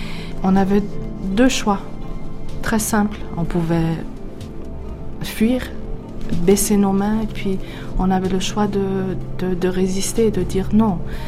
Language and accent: French; Toronto, Ontario, Canada; also born or lived in Montreal; J'ai 36 ans. Je suis née au Canada. Je suis née à Montréal, à Québec, et j'ai grandi à Toronto. Ma famille a quitté l'Iran 2 ans avant la révolution.